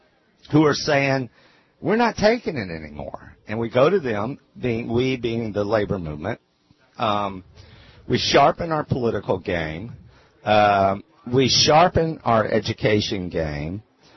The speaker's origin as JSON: {"language": "English", "region": "the South", "country": "United States", "said": "I'm a Southerner and I'm too superstitious."}